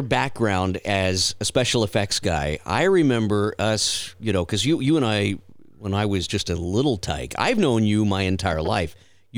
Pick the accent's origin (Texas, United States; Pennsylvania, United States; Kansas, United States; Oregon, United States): Texas, United States; And down where we grew up in South Texas, nobody travels.